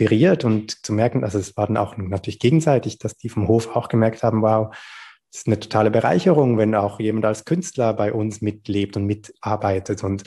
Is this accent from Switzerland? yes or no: yes; Switzerland; Es ist eine halbe Stunde von Zürich entfernt, also meine Heimatstadt, da ist meine Schwester, meine Eltern, ganz viele Freunde von mir.